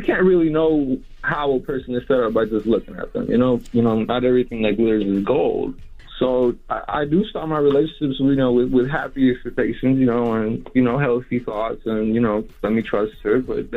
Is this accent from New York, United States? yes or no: no; Houston, Texas, United States; I'm from Houston.